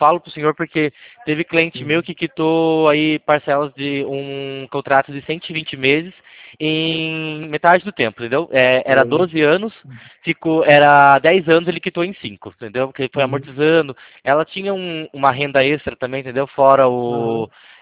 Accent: Itapetininga, São Paulo, Brazil; sou de Itabetininga, interior do estado de São Paulo.

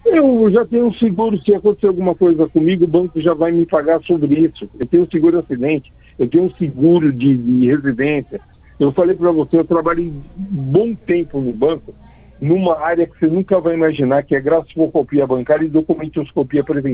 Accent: São Paulo, Brazil; born there; Não, é que eu nasci no Brás.

